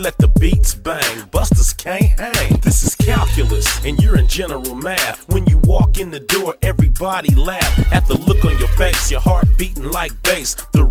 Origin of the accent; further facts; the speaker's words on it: Palmdale, California, United States; I'm from Palmdale, Cali, so I'm dressed in all green.